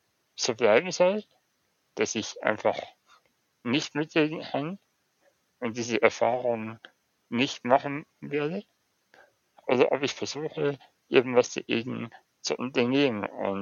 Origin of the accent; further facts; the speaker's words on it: Munich, Bavaria, Germany; ich bin in München geboren und lebe auch seitdem hier in der Weltstadt mit Herz, heißt es immer.